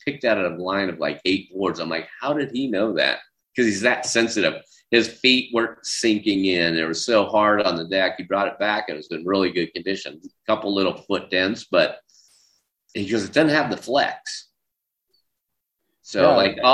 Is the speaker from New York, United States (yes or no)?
no; Dana Point, California, United States; growing up in Dana Point, there's three things you did. It was skateboard, surf, and BMX ride.